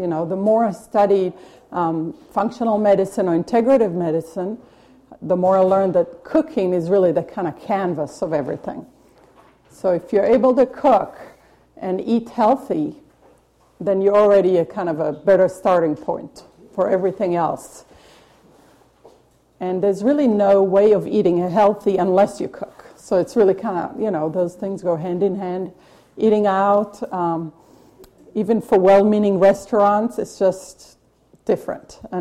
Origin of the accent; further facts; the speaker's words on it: Israel; moved away as an adult; I grew up in Israel. I left Israel when I was 21, so I spent, you know, a big part of my life in Israel.